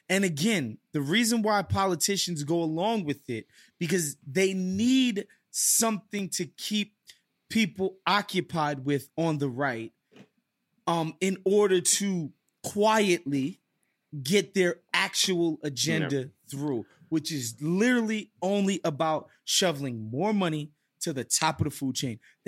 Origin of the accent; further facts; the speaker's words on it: United States; But I remember thinking to myself, as an American, being there